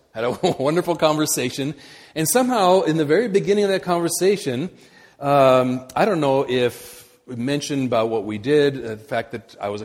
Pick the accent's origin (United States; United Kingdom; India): India; I was born and raised in India, and so I went to a boarding school for most of 12 years.